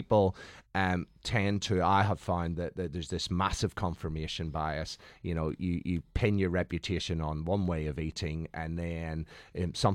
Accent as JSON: {"language": "English", "country": "Ireland", "said": "I'm Irish, ex-military."}